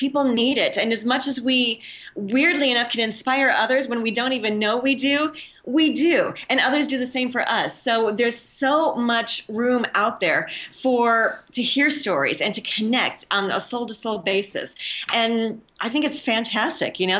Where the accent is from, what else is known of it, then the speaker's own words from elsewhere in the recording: United States; moved away as an adult; now in South Africa; I'm an American expat living in South Africa, of all places. My family was quite surprised when I moved here 10 years ago